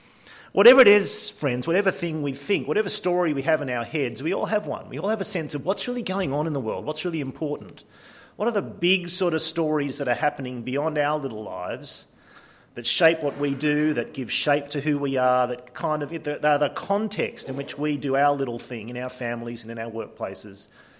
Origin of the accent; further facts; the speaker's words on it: Lismore, New South Wales, Australia; now in Sydney, Australia; I grew up in Lismore, grew up on a farm, and kind of feel like I'm still that person, but the truth is I've been in Sydney for 37, 38 years. I've become a city person